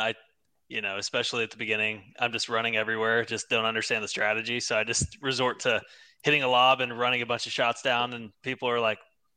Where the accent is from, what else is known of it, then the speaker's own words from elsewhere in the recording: San Antonio, Texas, United States; No. So I actually grew up in San Antonio.